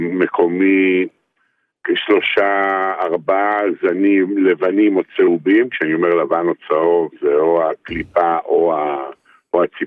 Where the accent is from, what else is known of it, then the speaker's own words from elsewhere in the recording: Dekel, Southern District, Israel; אני ממושב דקל